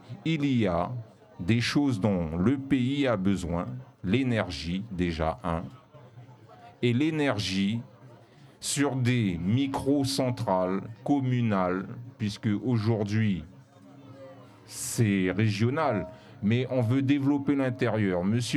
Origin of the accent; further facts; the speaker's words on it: France; nous sommes français, mais d'Hexagone si vous préférez